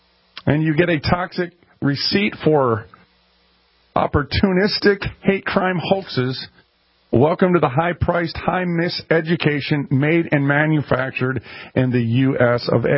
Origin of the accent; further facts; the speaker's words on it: Minneapolis, Minnesota, United States; I'm from North Minneapolis. Asians, blacks, Hispanics.